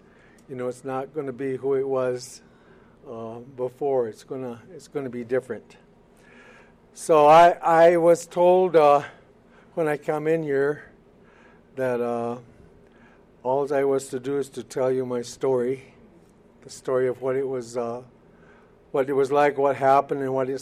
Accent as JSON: {"language": "English", "country": "United States", "said": "So, I'm from the Mohican Nation. Our nation is a clan system, so I was born for the Turtle Clan."}